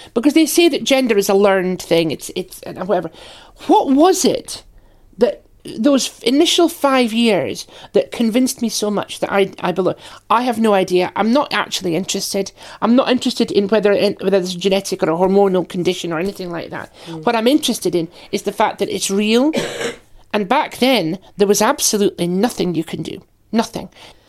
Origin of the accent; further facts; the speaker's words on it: Aberdeen, Scotland, United Kingdom; I was brought up in Aberdeen on the northeast coast. It had a history of fishing and paper making, and that was the industry.